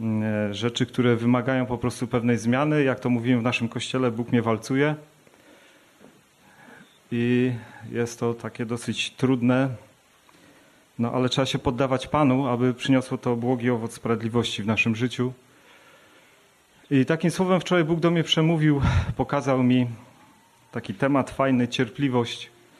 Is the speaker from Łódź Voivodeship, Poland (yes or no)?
no; Kuźnia Raciborska, Silesian Voivodeship, Poland; Ja jestem z Kuźni Raciborskiej, bracia.